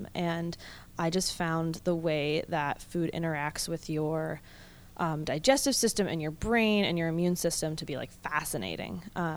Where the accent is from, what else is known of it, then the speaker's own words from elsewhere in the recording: Pittsburgh, Pennsylvania, United States; I use she, they pronouns, and I'm from Pittsburgh. I grew up in Morningside in Squirrel Hill, and I'm now a student at Pitt